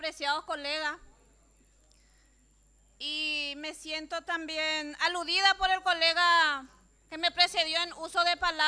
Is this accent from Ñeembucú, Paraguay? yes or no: no; Central, Paraguay; Yo soy del Departamento Central.